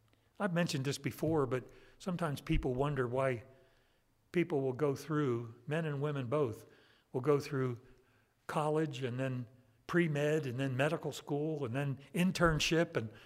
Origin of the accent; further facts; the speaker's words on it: New York, United States; also born or lived in Miami / Jackson, Mississippi; And of course, I was a Yankee. And I moved from New York area down to Miami, which is sort of Yankee South.